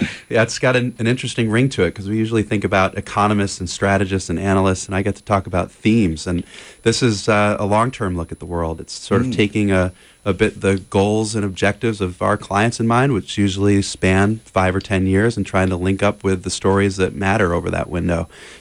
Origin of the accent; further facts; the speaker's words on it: New York, United States; Well, I grew up in Western New York and went to school at SUNY Plattsburgh, which is a college up in the northern part of the state